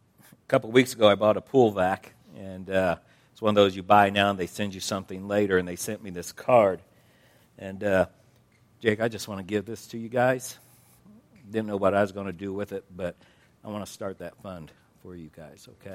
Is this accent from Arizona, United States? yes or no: yes; Phoenix, Arizona, United States; I'm from Phoenix, land of the hot.